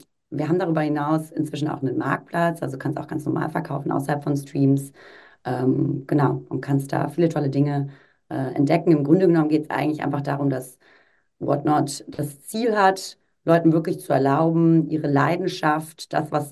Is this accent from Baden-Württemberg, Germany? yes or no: yes; Freiburg, Baden-Württemberg, Germany; Ich komme ursprünglich aus Freiburg.